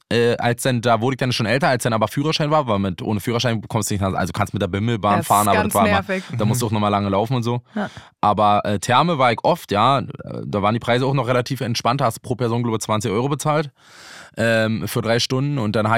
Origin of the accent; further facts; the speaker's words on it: Fürstenwalde, Brandenburg, Germany; Also Fürstenwalde war in meiner Jugend perfekter. Also ich hätte besser hätte ich nicht aufwachsen können.